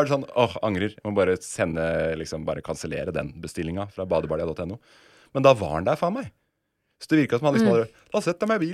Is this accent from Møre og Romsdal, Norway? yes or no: no; Gjøvik, Innlandet, Norway; Da jeg bodde hjemme på Gjøvik enda, og syntes Oslo var litt skummelt